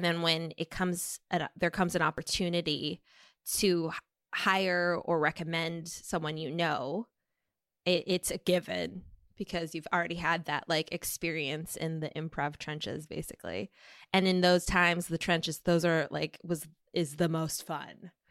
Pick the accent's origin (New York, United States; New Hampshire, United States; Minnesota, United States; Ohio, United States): Minnesota, United States; Yeah, I mean, look, I grew up in Minnesota with refugee parents from Laos. There weren't models for a life in entertainment. It wasn't something that was encouraged. I wanted to get out of Minnesota.